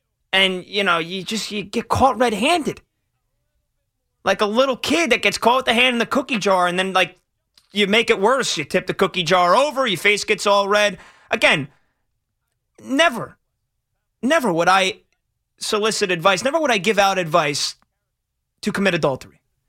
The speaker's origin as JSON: {"language": "English", "town": "South Plainfield", "region": "New Jersey", "country": "United States", "said": "South Plainfield, Central Jersey."}